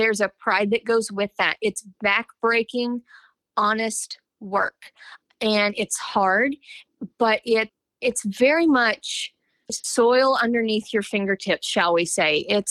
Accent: Appalachia, United States; You are Appalachian. You are part of us, and we are part of you.

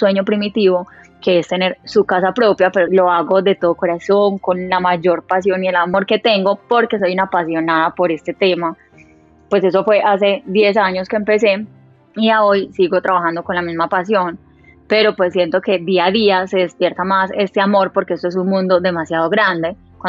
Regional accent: Granada, Antioquia, Colombia; born there; Porque yo nací en Granada, Antioquia. Es un pueblo al oriente de Antioquia, a 1 hora y media de Medellín.

